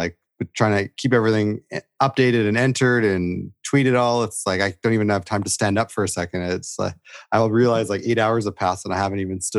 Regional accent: Edmonton, Alberta, Canada; Growing up in Edmonton, I remember

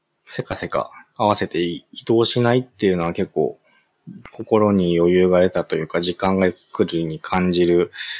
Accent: Tokyo, Japan; 多分昔は僕は生まれも育ちも一応東京なんですけど

